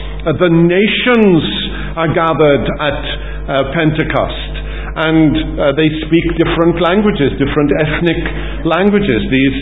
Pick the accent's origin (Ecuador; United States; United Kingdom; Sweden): United Kingdom; Wales; first language Welsh; English is a second language; But if you'd been Welsh, you'd have understood perfectly what I'd said. Because I was speaking my native language. That was my first language, the language that I spoke until I was in my teenage years.